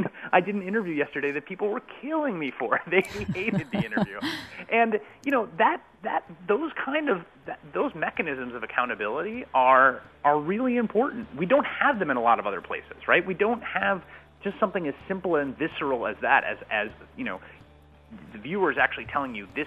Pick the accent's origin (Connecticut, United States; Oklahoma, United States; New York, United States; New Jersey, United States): New York, United States; Bronx; I come from the Bronx, where my dad was a community organizer